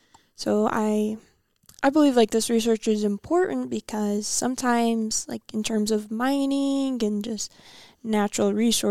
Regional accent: Salt Lake City, Utah, United States; And, you know, I grew up in Salt Lake, and I've always, like, thought the mine was ugly.

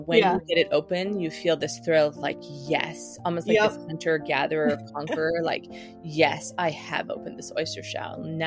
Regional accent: Midwest, United States; moved away as an adult; I grew up in the Midwest where oysters are not really, at least when I was growing up, were not really a common thing.

